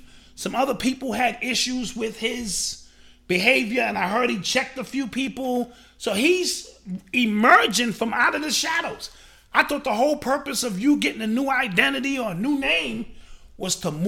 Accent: New York City, New York, United States; that was the era in which I grew up in New York City

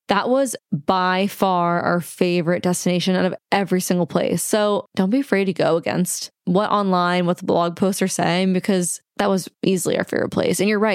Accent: Nebraska, United States; I'm from Nebraska. I've seen plenty of cows

